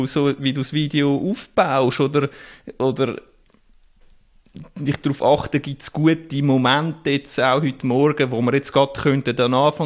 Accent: Zurich, Switzerland; Ich komme aus der Region Winterthur, kenne ein bisschen den Verein, habe mal mega nah bei der Schützenwiese gewohnt

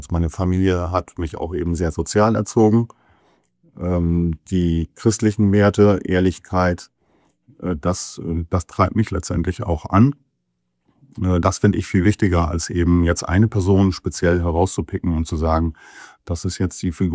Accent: Ringe, Lower Saxony, Germany; now in Emlichheim, Germany; Ich wohne seit etwas mehr als 10 Jahren mittlerweile in Emlichheim. Gebürtig bin ich aus der Gemeinde Ringe. Bin dort aufgewachsen.

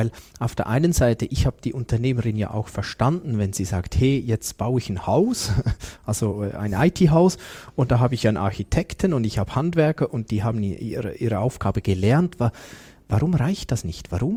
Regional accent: Switzerland; hier sind wir Schweizer Weltmeister

